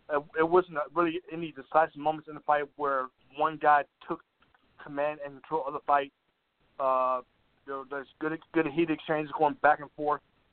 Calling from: Tampa, Florida, United States; I'm calling from Tampa, Florida.

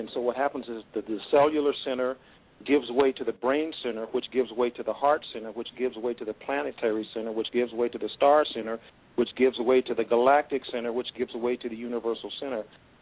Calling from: New Mexico, United States; I'm calling from New Mexico.

